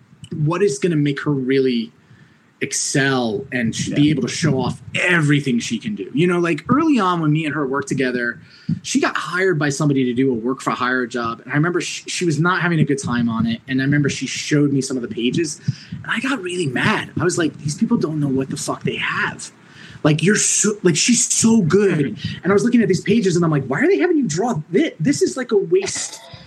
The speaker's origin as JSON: {"language": "English", "region": "New York", "country": "United States", "said": "Orange County, New York."}